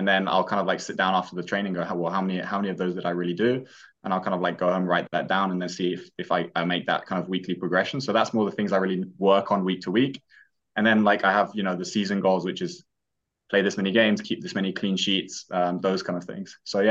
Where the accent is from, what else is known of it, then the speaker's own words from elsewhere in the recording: London, United Kingdom; also born or lived in Nuremberg, Germany; I grew up in London. I went through kind of youth academies in England.